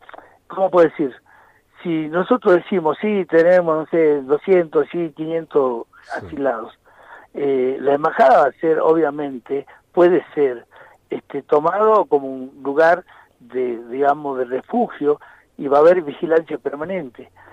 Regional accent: Argentina; yo soy argentino y sé cómo somos, ¿no? Y nos gusta discutir todo y me parece malo, yo soy argentino, por eso digo, y amo y admiro cómo somos

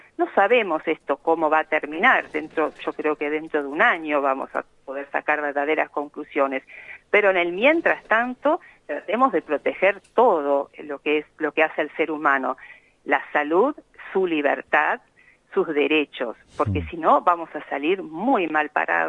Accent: Uruguay; born there; yo soy uruguaya

